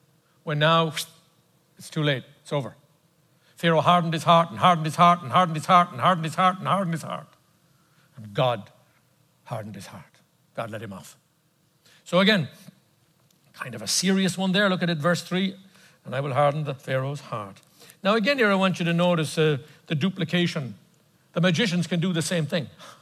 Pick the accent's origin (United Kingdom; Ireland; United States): Ireland; I shun Halloween because I come from Ireland